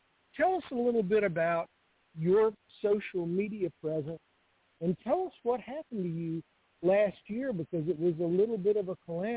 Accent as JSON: {"language": "English", "region": "North Carolina", "country": "United States", "said": "I was so green. I was just from North Carolina. I didn't realize that you didn't do that."}